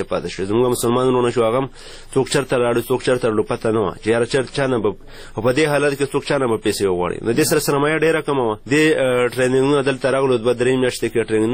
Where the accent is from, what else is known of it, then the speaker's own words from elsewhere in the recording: Khyber Pakhtunkhwa, Pakistan; کم مواقع چې زمونږ په پاکستان کې